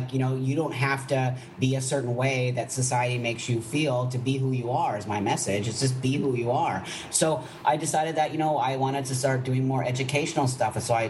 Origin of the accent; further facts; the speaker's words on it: California, United States; Well, I grew up in California, but my mom was from West Virginia.